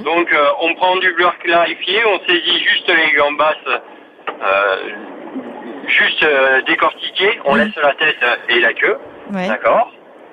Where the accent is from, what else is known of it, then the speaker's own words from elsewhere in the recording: South, France; Moi, je suis du Sud et j'ai été cuisinier.